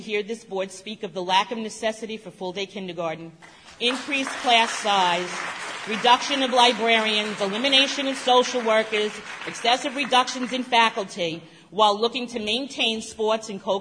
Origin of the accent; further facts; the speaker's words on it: New York, United States; am speaking to you tonight as a 38-year resident of this district who has always been proud to say I come from Sachem.